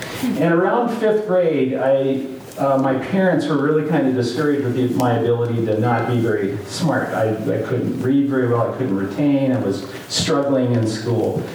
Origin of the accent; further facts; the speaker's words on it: Odessa, Washington, United States; first language de; English is a second language; also born or lived in Calgary, Canada; my German immigrant parents came to this, they immigrated to Canada. I was born there in Calgary, Alberta. And then they immigrated to Odessa, Washington, which is not too far from here. Odessa is a small German-Russian community. And I was a German speaker in the house. My first language was German.